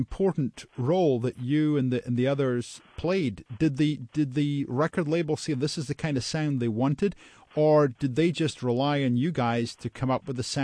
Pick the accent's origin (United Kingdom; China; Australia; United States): United Kingdom; I grew up in the United Kingdom, and there, this music is the theme music for the cricket coverage on the BBC.